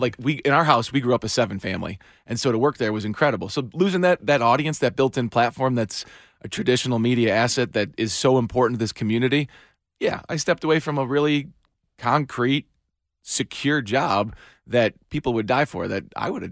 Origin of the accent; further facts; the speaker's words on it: Troy, Michigan, United States; I grew up in Troy, watching Don Shane.